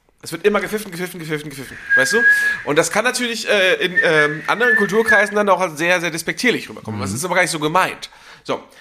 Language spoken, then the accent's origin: German; Northern Germany, Germany; Ich komm aus dem Norden, da gab es nur ein Derby.